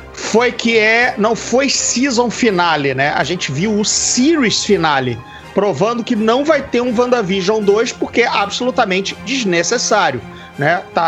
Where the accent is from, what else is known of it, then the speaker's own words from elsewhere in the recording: Brazil; Cara, eu sou brasileiro, logo sou corrupto, entendeu?